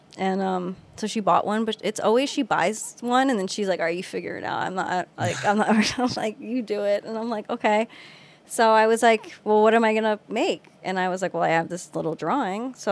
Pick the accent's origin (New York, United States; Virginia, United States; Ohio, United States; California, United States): New York, United States; Westchester; Right. So, and you know, he's from the area. I'm from Westchester though. But best decision my parents made was getting us out of there.